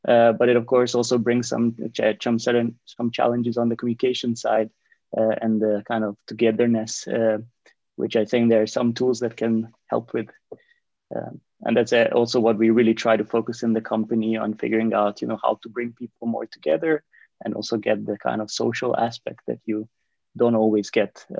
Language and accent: English; Hungary; I'm from Hungary.